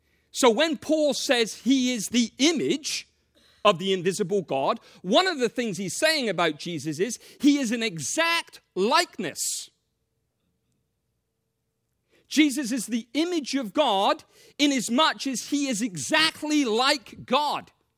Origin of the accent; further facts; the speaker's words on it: England, United Kingdom; now in United States; I'm an Englishman. I was born, raised in England before I ever came here, very familiar with that image.